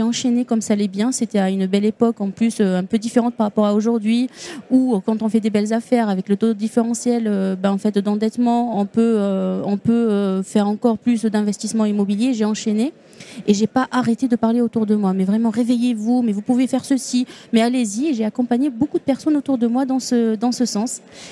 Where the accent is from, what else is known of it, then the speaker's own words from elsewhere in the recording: Tunisia; accent: Tunisian; now in Toulouse, France; je suis tunisienne d'origine. Du coup, cet accent, c'est tunisien, même si j'habite à Toulouse, mais c'est pas plutôt toulousain, cet accent.